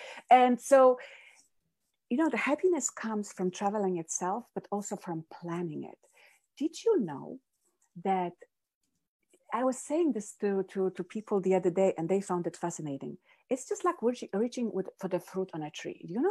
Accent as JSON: {"language": "English", "country": "Poland", "second_language": "English", "moved": "yes", "lives_now": "United States", "said": "I live on east coast of the United States, but as you hear from this accent, I wasn't born here. I am originally from Poland."}